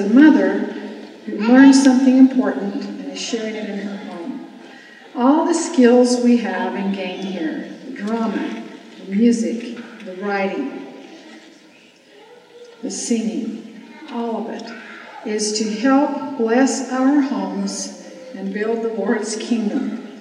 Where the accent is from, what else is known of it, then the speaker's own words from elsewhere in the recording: Brazil; I learned Portuguese as a girl growing up in Brazil. I spent 5 years there.